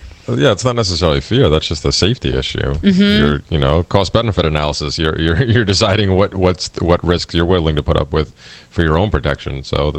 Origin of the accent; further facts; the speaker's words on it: Pennsylvania, United States; now in New York, United States; Not where I do now, but I did in PA where I grew up and in Jersey where I used to travel a lot when I was younger.